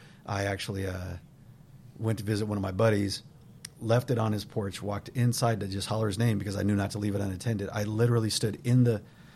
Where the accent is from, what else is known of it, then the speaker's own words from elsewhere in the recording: Commerce City, Colorado, United States; as a young adult, where I grew up in the Mile High City, so that's just outside of Denver, Colorado, and a little place called Commerce City.